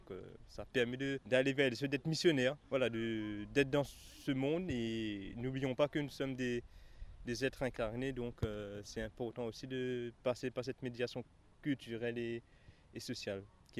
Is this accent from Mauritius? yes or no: yes; Mauritius; dans le quartier où j'ai grandi, à Maurice.